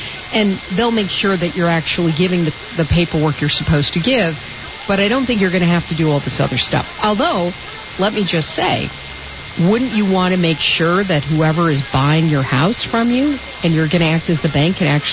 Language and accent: English; Chicago, Illinois, United States; Yeah, I understand. I'm from Chicago. I hate it, too.